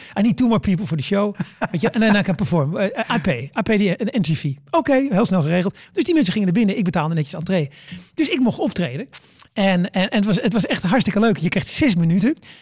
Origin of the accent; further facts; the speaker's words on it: Netherlands; Weet je, ik kom uit Nederland.